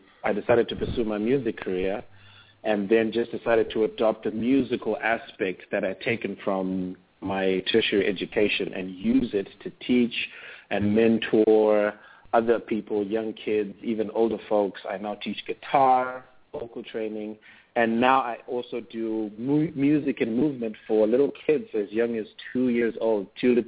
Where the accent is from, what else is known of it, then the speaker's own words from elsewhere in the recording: Gweru, Midlands, Zimbabwe; now in Harare, Zimbabwe; I come from Zimbabwe, from a little town called Gweru, but I'm based in a bigger town, the capital city called Harare.